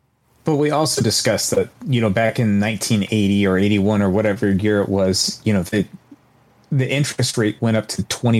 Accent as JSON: {"language": "English", "country": "United States", "said": "I mean, for us, we're American."}